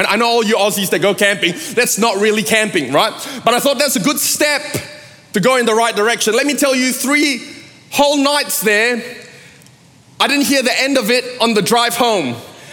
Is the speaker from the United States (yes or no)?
no; Malaysia; I come from Malaysia. We eat at the side of the road.